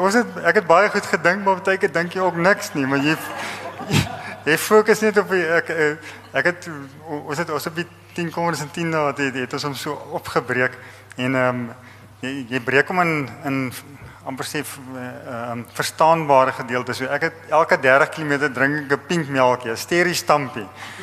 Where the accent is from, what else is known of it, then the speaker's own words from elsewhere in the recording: Free State, South Africa; En ek het in Oos-Vrystaat groot geword.